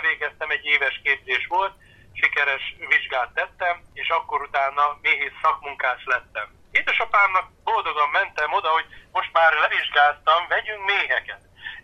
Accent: Földeák, Csongrád-Csanád, Hungary; Ez a kis település, ahol én felnőttem, az Makó és Hódmezővásárhely között található földeák. Itt születtek szüleim, édesapám, édesanyám. Itt van a nagyszülői tanyánk

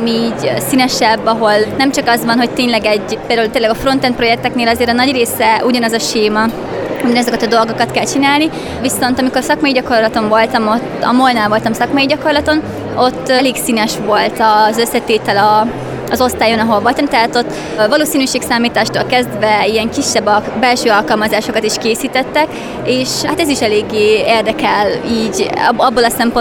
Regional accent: Tiszaújváros, Borsod-Abaúj-Zemplén, Hungary; born there; now in Miskolc, Hungary; én MSZC-s mérnök informatikusként tanulok jelenleg a Miskolci Egyetemen, és hát Miskolcon vagyok már most 5 éve, egyébként tiszaújvárosi születésű vagyok.

